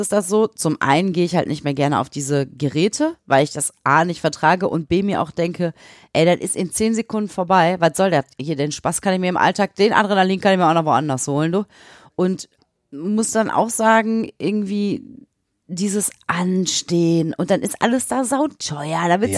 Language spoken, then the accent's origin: German; Bottrop, North Rhine-Westphalia, Germany; ich habe das früher auch gerne gemacht, so als Kind oder Jugendliche. Bei uns in Bottrop